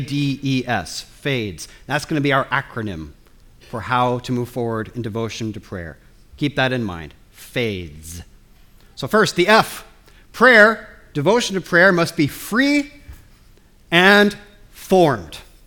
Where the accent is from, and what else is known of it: United States